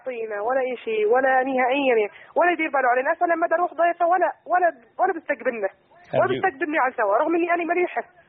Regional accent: Syria; now in Jordan; أنا سورية مجوزة بالأردن.

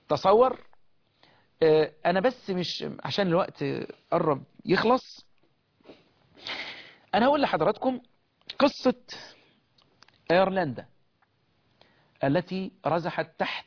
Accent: Egypt; بلدنا مصر

